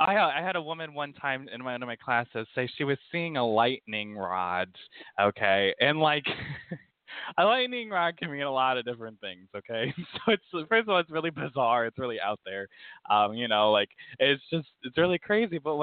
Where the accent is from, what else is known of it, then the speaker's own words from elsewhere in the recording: United States; So I'm American, I'm gay, I'm a male.